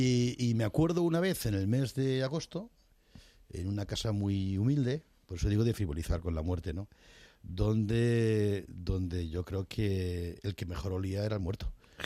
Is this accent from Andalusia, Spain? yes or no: no; Castilla-La Mancha, Spain; En mi memoria de niño en La Mancha, yo tuve la oportunidad de ser monaguillo.